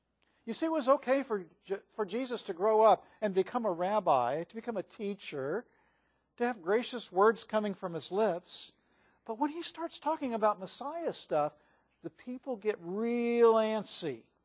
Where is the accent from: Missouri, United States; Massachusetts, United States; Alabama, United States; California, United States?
Missouri, United States; Raytown; I grew up in Raytown, Missouri, a suburb of Kansas City. I was baptized at the Raytown Church of Christ.